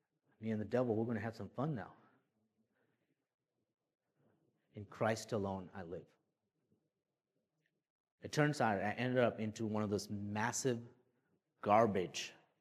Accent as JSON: {"language": "English", "country": "Liberia", "tie": "born or raised there", "said": "So I grew up in Liberia, which drives on the right side like Americans do."}